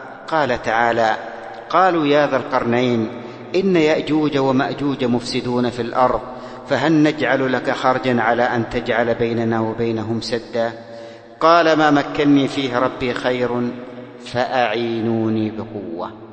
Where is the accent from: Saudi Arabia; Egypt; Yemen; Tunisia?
Yemen; عندنا في اليمن دور حديث